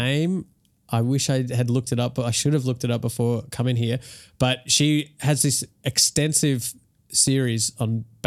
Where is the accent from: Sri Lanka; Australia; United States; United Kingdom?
Australia; Melbourne, Victoria; because I'm from Melbourne and I was living in Sydney at the time